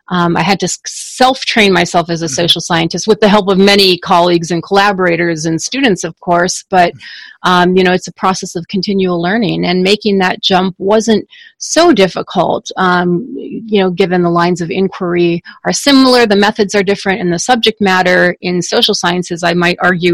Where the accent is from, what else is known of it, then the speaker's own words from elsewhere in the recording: Minnesota, United States; I wanted to move back to Minnesota, my home state